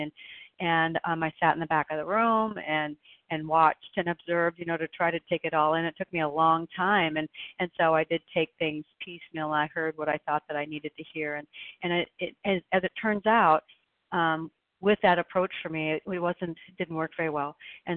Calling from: Oregon, United States

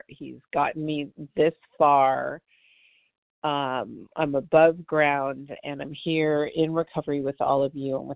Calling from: Santa Monica, California, United States; I'm calling in from Santa Monica, California. It's a beautiful day.

